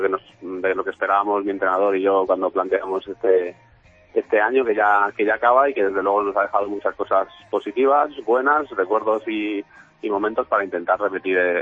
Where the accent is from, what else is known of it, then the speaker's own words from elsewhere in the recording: Salamanca, Castile and León, Spain; para mí y para todos los que somos de Salamanca